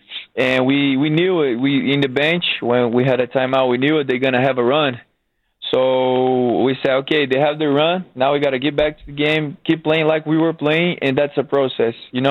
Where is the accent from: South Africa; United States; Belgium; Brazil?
Brazil; my hometown is Brazil, so I gotta be in the flight for almost 20 hours.